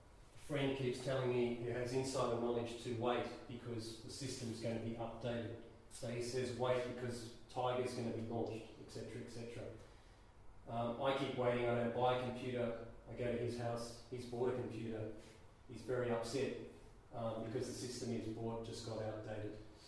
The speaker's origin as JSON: {"language": "English", "region": "Tasmania", "country": "Australia", "said": "I'm from Tasmania, I'm Australian, I'm here on sabbatical."}